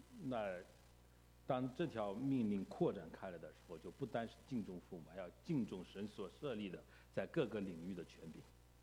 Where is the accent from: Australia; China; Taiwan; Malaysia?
China; now in North America; 所以我们中国人其实这个不光在北美，在国内也是这样。